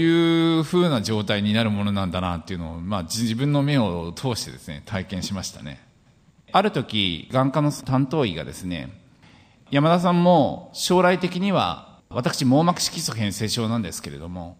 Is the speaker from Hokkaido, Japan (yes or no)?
yes; Hokkaido, Japan; 私はまあ道内出身 で、田舎でしたので、もちろん盲学校等はございませんでした。